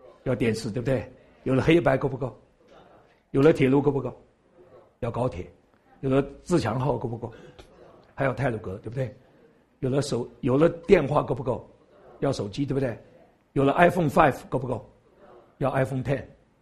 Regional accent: Taiwan; also born or lived in China; 因为我生在大陆，长在台湾，听懂吗？

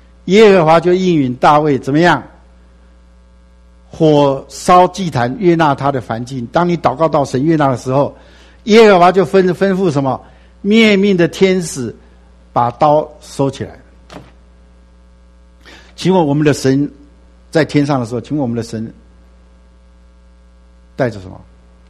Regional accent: China; 所以我们中国人说受人点滴之恩要报之如什么？海深

